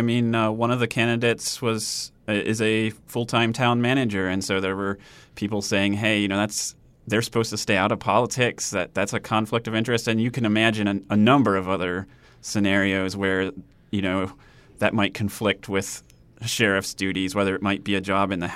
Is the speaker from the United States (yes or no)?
yes; Delaware, United States; You know, as a kid growing up in Sussex County, I think mosquitoes were worse than they are now.